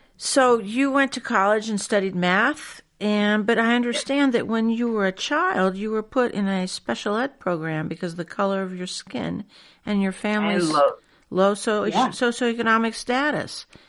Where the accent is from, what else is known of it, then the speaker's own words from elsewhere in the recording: Fresno, California, United States; Yeah, it's interesting because I'm from Fresno, California